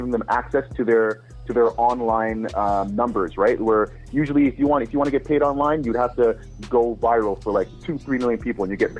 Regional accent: Montreal, Quebec, Canada; So, being from Montreal, being from Canada, you gotta hustle hard, but especially being an English-speaking Black person from Montreal, the hustle has got to be, you know, as strong as you could, like Jedi strength

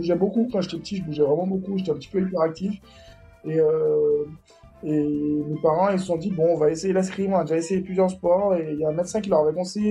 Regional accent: Martinique; je viens de la Martinique, de la Caraïbe. J'ai commencé, toute ma famille vit là-bas. Mon père est d'origine saint-lucienne, il est arrivé en Martinique à 11 ans. Et ma mère est d'origine martiniquaise, elle est née là-bas.

